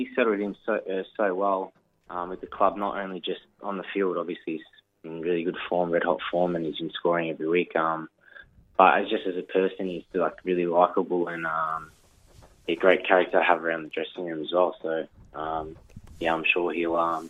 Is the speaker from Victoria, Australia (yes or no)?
yes; Melbourne, Victoria, Australia; my friends and family that I'm originally from Melbourne as well.